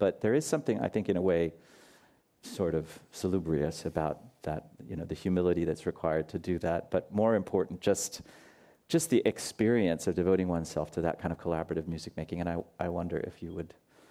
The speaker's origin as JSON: {"language": "English", "town": "Los Angeles", "region": "California", "country": "United States", "tie": "born or raised there", "said": "I was born here in Los Angeles. I grew up here, and I started taking piano lessons when I was 5 or 6 years old."}